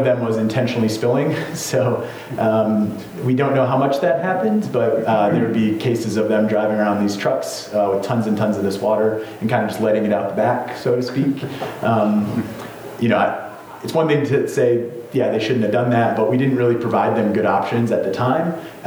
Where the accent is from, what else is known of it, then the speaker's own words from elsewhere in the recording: Wisconsin, United States; including my hometown in Wisconsin.